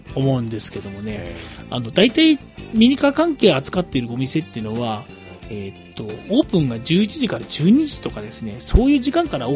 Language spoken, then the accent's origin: Japanese; Kushiro, Hokkaido, Japan; まあ、地元釧路を見てるだけでもですね